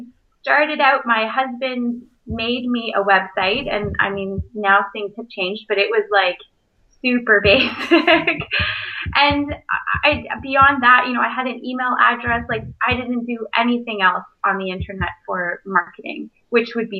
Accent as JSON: {"language": "English", "town": "Brampton", "region": "Ontario", "country": "Canada", "tie": "born or raised there", "also_born_or_lived": "Kingston, Canada / Toronto, Canada", "said": "I grew up in Brampton, you know, went to Kingston to do my undergrad, lived in Toronto, was at CCNM."}